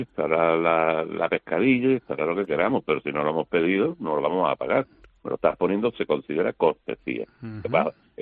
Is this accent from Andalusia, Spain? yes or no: yes; Málaga, Andalusia, Spain; Hombre, claro, soy malagueño, ¿eh?